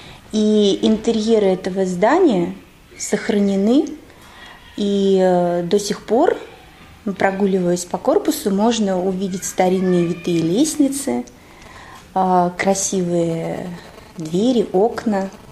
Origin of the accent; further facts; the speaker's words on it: Tambov, Tambov Oblast, Russia; Да, я родилась в Тамбове. Я там выросла. Я ходила там в школу, потом в университет. Наш университет носит имя Державина.